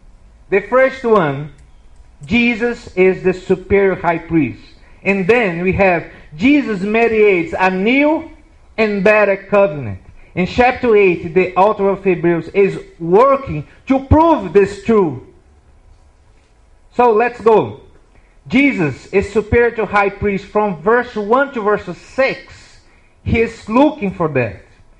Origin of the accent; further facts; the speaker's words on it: Brazil; English is a second language; So everyone know already that I'm from Brazil. So this means that English is my second language.